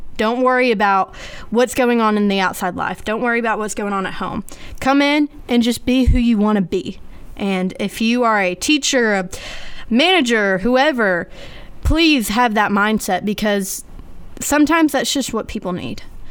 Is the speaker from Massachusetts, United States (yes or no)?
no; Cullman, Alabama, United States; And then if you're from my hometown, Coleman, Alabama